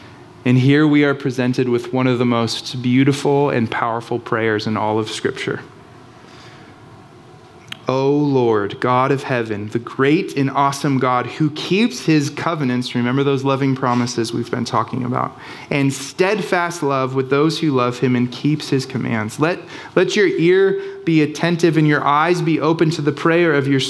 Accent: California, United States; there was a terrible wildfire in my hometown in Northern California 3 years ago.

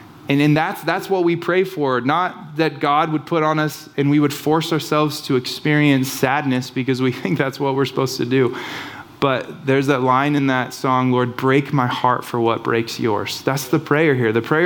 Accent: California, United States; there was a terrible wildfire in my hometown in Northern California 3 years ago.

